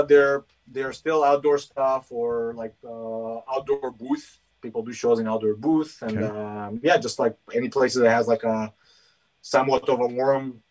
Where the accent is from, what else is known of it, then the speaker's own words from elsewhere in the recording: Israel; English is a second language; now in United States; Yeah, people can definitely tell I am a foreigner in this part. The thing I've noticed myself, I'm originally from Israel.